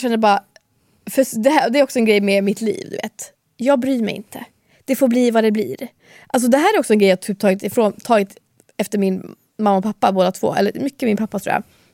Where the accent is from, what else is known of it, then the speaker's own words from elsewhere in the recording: Jönköping, Jönköping County, Sweden; Jag kommer från Jönköping och vi är skitmånga här som lyssnar.